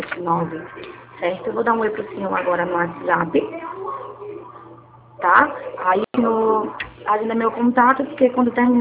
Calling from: Recife, Pernambuco, Brazil; Eu falo aqui de Recife, tá?

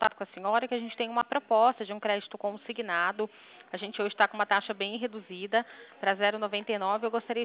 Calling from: Limeira, São Paulo, Brazil; De Limeira, interior de São Paulo.

